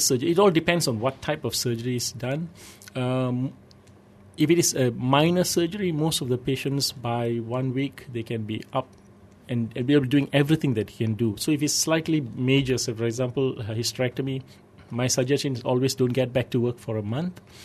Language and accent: English; Malacca, Malaysia; I'm from Malacca, so it's Malacca